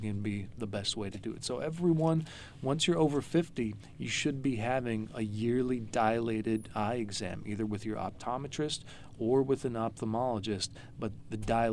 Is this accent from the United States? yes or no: yes; Pittsburgh, Pennsylvania, United States; Sure. Well, I'm originally from Pittsburgh. So I did all my training in Pittsburgh except for my retina training, and that was in Memphis.